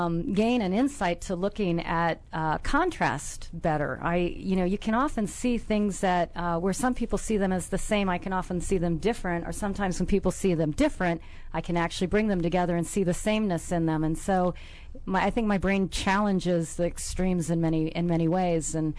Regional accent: St. Louis, Missouri, United States; also born or lived in Oklahoma; I originally was born in Oklahoma, but when my father went to dental school, we landed in St. Louis, where he went to WashU.

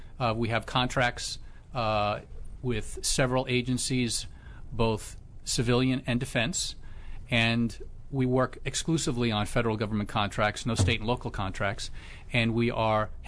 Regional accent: New York City, New York, United States; I grew up in New York City, about 10 minutes from Yankee Stadium. It was a rough neighborhood in the 60s.

